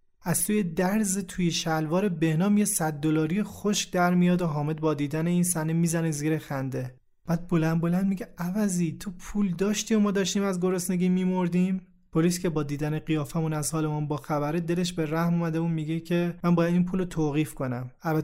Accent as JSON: {"language": "Persian", "country": "Iran", "said": "بهش فهموندم که ما ایرانی هستیم نه عراقی."}